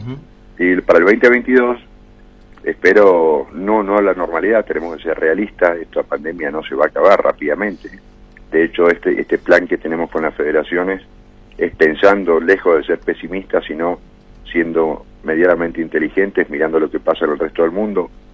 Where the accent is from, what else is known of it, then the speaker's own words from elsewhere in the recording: Mendoza, Argentina; si somos los mendocinos y los argentinos